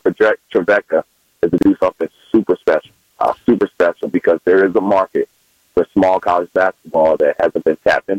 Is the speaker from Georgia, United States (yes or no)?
yes; Atlanta, Georgia, United States; Growing up in Atlanta, played for my dad, went to LSU